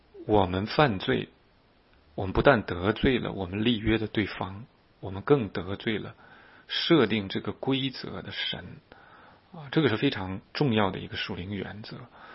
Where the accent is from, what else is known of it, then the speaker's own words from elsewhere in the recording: China; 一个不孝敬父母的孩子我们都会管他叫畜生，这是我们中国人都会这么讲的。